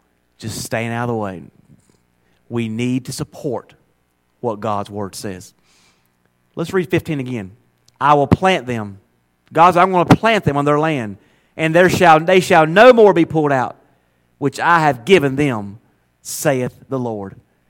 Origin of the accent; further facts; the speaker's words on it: Stacey, North Carolina, United States; born there; but I was born in Stacey, North Carolina. I mean, man, I come from southern cotton mill, poor people.